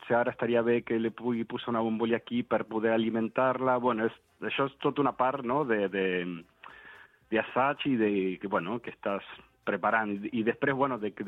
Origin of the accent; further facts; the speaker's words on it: Argentina; now in Spain; jo soc argentí, vaig néixer a l'Argentina